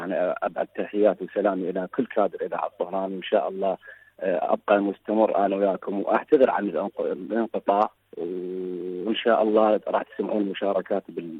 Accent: Iraq; هو إحنا عندنا بالعراق يعني أكو مثلا عندنا بمحافظة نيسان البث يعني ما قاعد يعني بث ضعيف

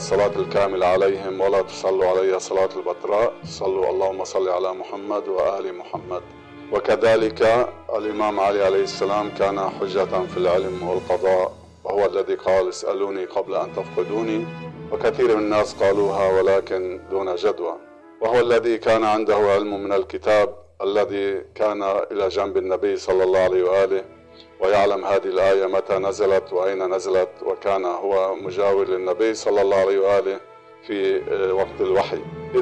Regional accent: Lebanon; والمقاومة عندنا في لبنان

